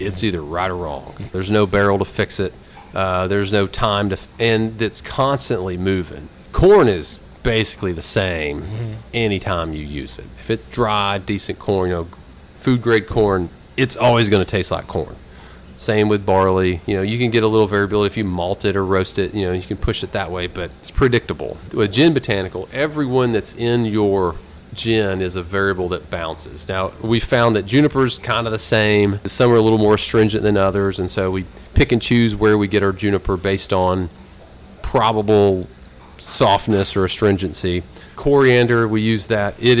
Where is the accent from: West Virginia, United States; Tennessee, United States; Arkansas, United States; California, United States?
Tennessee, United States; Lynchburg; Say, where are you from? Say, Lynchburg. And they're like, Jack Daniel's.